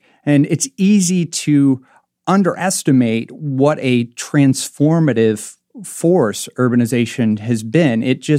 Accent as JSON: {"language": "English", "town": "Marshalltown", "region": "Iowa", "country": "United States", "tie": "born or raised there", "said": "I mentioned my hometown, Marshalltown, Iowa, which is right in the central part of Iowa, a really agricultural region. And Marshalltown's only got 27,000 people in it."}